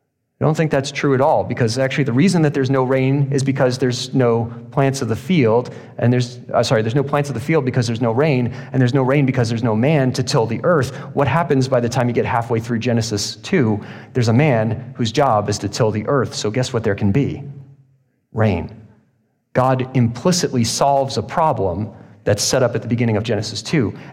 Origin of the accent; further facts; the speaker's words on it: Virginia, United States; my home state of Virginia was in the southern hemisphere around 20 degrees south